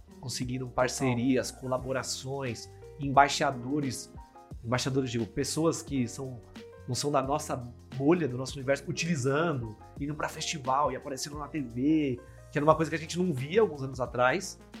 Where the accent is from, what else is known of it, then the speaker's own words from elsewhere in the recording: Santo André, São Paulo, Brazil; tenho 29 anos, sou de Santo André.